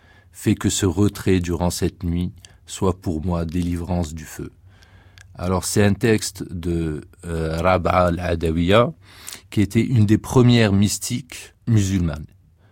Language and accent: French; Algeria; Alors évidemment, nous sommes des berbères, génétiquement, culturellement, ce qu'on veut. Mais nous sommes aussi des Arabes.